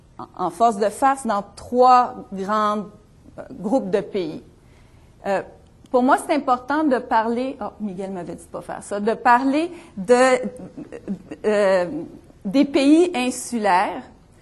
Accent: Canada; Quand on est Canadien, on peut regarder notre rôle de multiples façons.

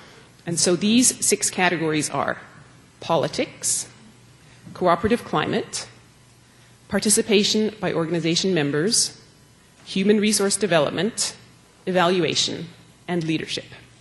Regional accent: Toronto, Ontario, Canada; now in Montreal, Canada; I went to McMaster University in Hamilton, Ontario, which is near where I grew up in Toronto. I moved to Montreal in 1994 for my residency in family medicine

